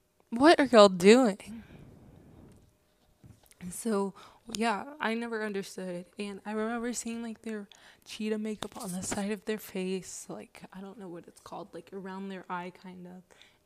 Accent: North Carolina, United States; I am actually from North Carolina, and I have family in South Carolina

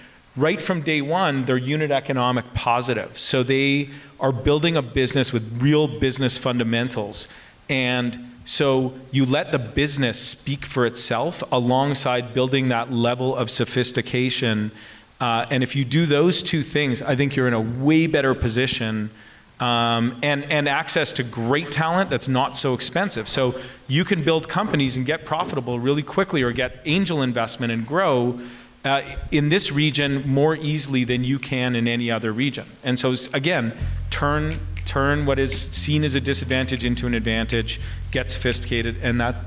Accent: Winnipeg, Manitoba, Canada; I grew up in Winnipeg, and I understand, like, there is a sort of psyche in the prairies

